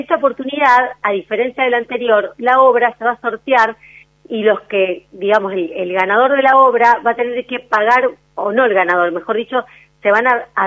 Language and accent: Spanish; San Nicolás, Buenos Aires Province, Argentina; Porque yo soy de San Nicolás, por eso.